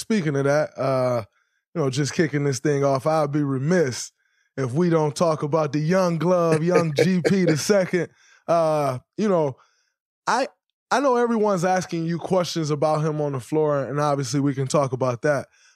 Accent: Saginaw, Michigan, United States; you growing up in Oakland, me growing up in Saginaw, we grow up

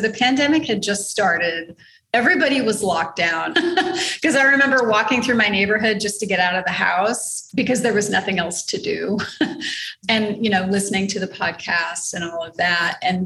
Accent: United States; I'm from the United States

